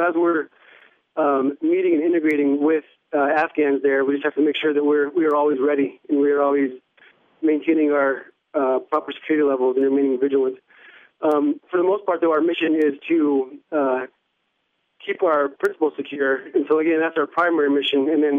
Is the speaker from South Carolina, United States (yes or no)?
no; Lakewood, Washington, United States; Yes, born and raised in Lakewood, and went to Lake High School, and I went to college at Pacific Lutheran University.